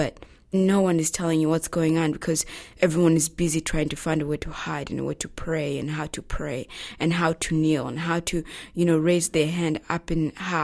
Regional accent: Rwanda; because I remember how beautiful it was growing up in Rwanda.

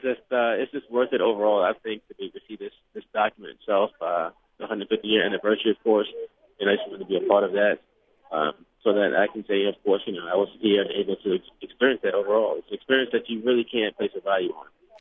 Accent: Richmond, Virginia, United States; now in Alexandria, United States; I'm from Alexandria, Virginia, and it's just a great time to be able to come and see the exhibit. Coming from Richmond, Virginia, and traveling up to the area, relocating to Alexandria and the D.C. metropolitan area.

